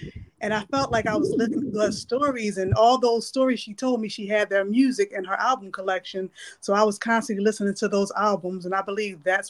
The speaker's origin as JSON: {"language": "English", "town": "Philadelphia", "region": "Pennsylvania", "country": "United States", "said": "I'm originally from Philadelphia, North Philadelphia."}